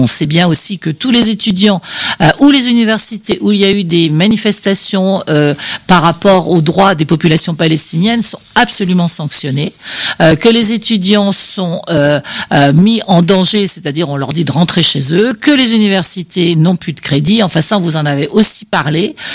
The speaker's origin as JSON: {"language": "French", "country": "France", "accent": "French", "said": "Bah, j'ai un accent français, comme ça, c'est pour que les gens ils comprennent plus facilement mon anglais."}